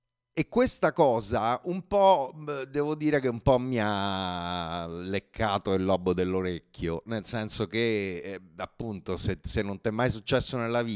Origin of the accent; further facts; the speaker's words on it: Rome, Lazio, Italy; now in Milan, Italy; io sono romano, sono andato a vivere a Milano nel 90